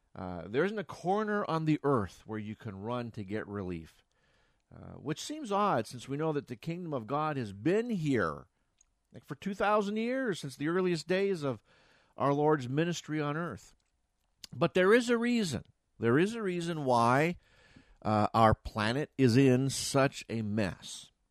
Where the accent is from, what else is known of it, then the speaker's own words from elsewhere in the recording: Canada; But I'm a Canadian. What do Canadians have to talk about but the weather?